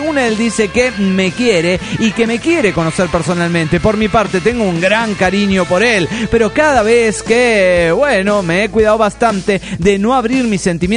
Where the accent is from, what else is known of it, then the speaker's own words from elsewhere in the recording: Cochabamba, Bolivia; soy el insignificante de Cochabamba, Bolivia